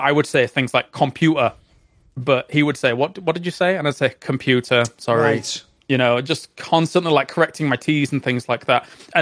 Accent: Yorkshire and the Humber, United Kingdom; so I grew up in North Yorkshire, and as you're fully aware, a lot of people don't sound like this in North Yorkshire.

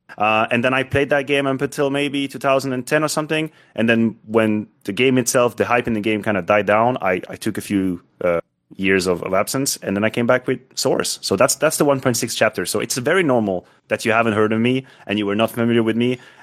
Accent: Switzerland; And I had a decent German basis because I come from Switzerland and, you know, German is very present in Switzerland.

